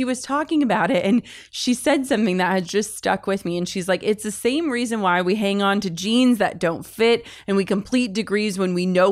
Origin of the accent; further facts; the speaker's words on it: Midwest, United States; And so I always try, and I'm from the Midwest, so a lot of people aren't super familiar with the world we're in.